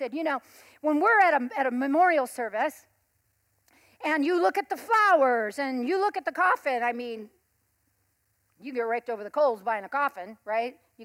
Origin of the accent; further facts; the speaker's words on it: Modesto, California, United States; I was the poorest girl in town, pretty much. I grew up in South Modesto.